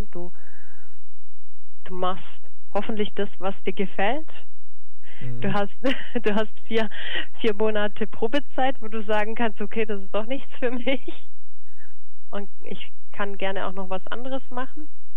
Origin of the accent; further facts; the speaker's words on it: Croatia; first language Croatian; German is a second language; Ich habe ja schon gesagt, meine Muttersprache ist Kroatisch. Ich komme dementsprechend aus Kroatien